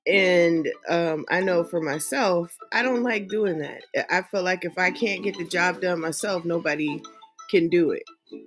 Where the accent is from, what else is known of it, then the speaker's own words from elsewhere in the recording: California, United States; So I'm from California and we had Kaiser.